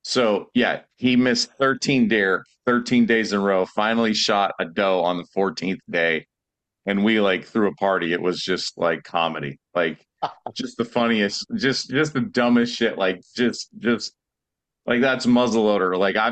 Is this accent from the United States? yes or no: yes; Pennsylvania, United States; sure, but buddy, I'm from Pennsylvania. You don't have to tell me about whitetails. Like, I've seen them my whole life.